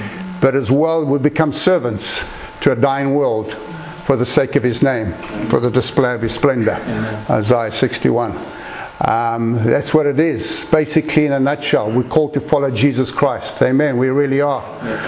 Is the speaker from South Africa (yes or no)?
yes; South Africa; moved away as an adult; now in United States; We moved to America in 2003, as I said. We grew up in South Africa.